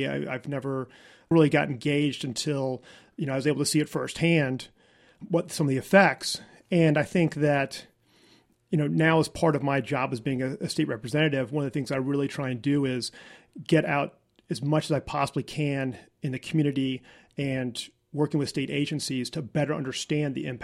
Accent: Asheville, North Carolina, United States; also born or lived in Georgia; And though I had the misfortune, I guess, maybe, of being born not here in Asheville, but in Georgia. We moved back when I was

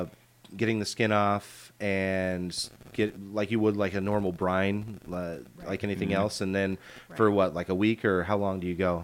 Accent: Midwest, United States; because I'm from the Midwest and we did not have salmon growing up.

